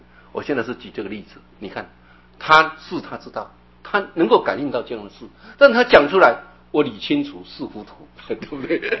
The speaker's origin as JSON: {"language": "Chinese", "town": "Luodong", "region": "Yilan County", "country": "Taiwan", "tie": "born or raised there", "said": "因为我很少回我们的家乡，你看他回到我们罗东去种兰花啊"}